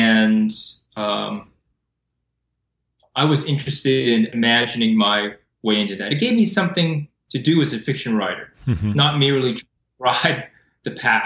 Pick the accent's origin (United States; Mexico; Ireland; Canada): Canada; also born or lived in Taiwan; I was born in Taiwan and moved to Canada at a very young age, and had been back to Taiwan since